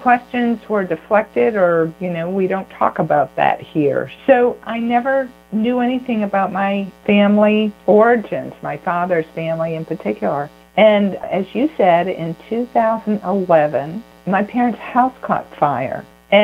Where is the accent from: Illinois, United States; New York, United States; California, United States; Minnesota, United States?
New York, United States; Buffalo; I grew up in Buffalo, New York, and I thought I was the American-born daughter of Hungarian Catholic parents.